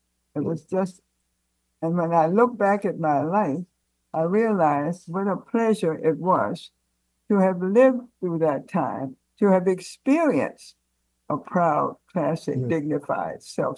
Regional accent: Virginia, United States; moved away as an adult; now in Washington, United States; when I came to Washington from Virginia in 1952, my very first job was at Industrial Bank.

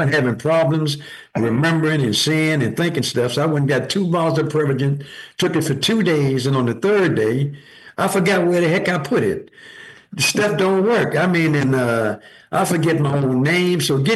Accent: Washington, District of Columbia, United States; Ray Bennett and Kenny and I, we grew up in Washington when we were segregated.

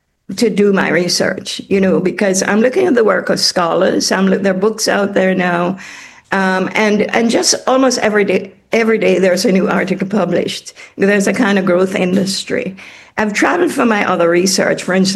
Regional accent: Jamaica; So my interest springs from the fact that I'm a Jamaican.

